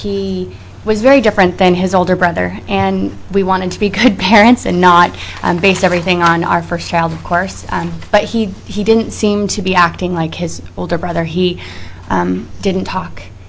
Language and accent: English; Soldotna, Alaska, United States; I was born and raised in Soldotna. I want to keep my kids here.